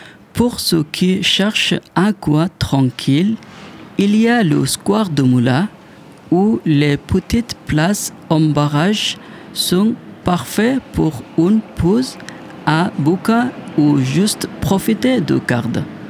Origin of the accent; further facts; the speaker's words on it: Bangladesh; French is a second language; now in Clermont-Ferrand, France; Je viens de Bangladesh.